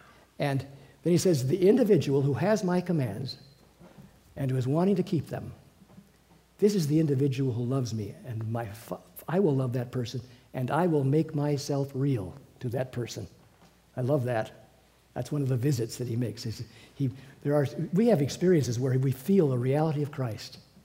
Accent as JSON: {"language": "English", "town": "East Hollywood", "region": "California", "country": "United States", "tie": "born there", "said": "I was born in East Hollywood, in the Atwater Village area, and just a few miles from the most alive Presbyterian church on the planet"}